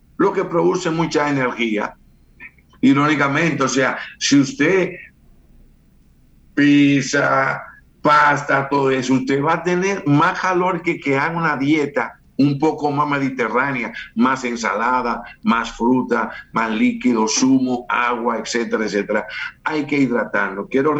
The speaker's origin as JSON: {"language": "Spanish", "country": "Dominican Republic", "said": "No hay, somos República Dominicana."}